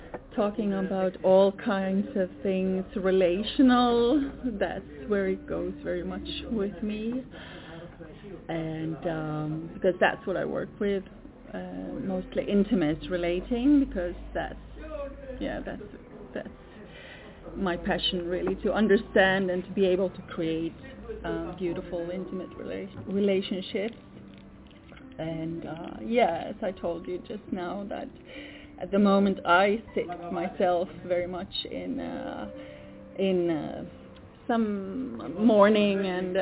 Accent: Sweden; first language Swedish; English is a second language; because my mother language is Swedish, and in the word for love in Swedish is Chad Lake.

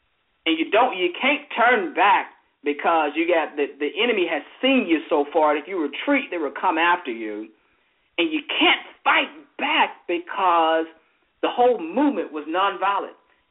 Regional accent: Greenville, United States; He's an attorney from my hometown in Greenville.

